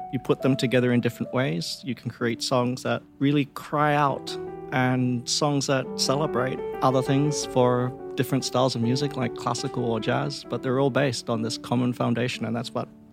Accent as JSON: {"language": "English", "town": "Perth", "region": "Western Australia", "country": "Australia", "tie": "born or raised there", "moved": "as an adult", "lives_now": "United States", "said": "So they immigrated to Perth, Australia, and I grew up in Australia."}